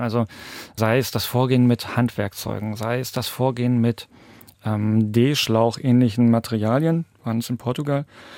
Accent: Brandenburg, Germany; Ich komme ja aus Brandenburg. Brandenburg ist ja quasi das, man könnte so sagen, das Waldbrandland.

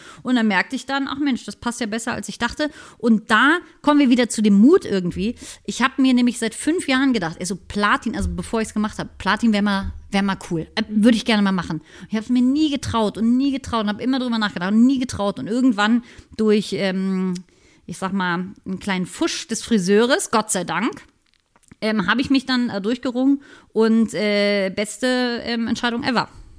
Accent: Berlin, Germany; ja, ich komme aus Berlin

